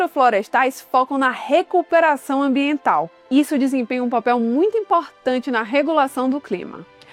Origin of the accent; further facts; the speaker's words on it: Bahia, Brazil; eu vim lá da Bahia para continuar trazendo iniciativas para ajudar a adiar o fim do mundo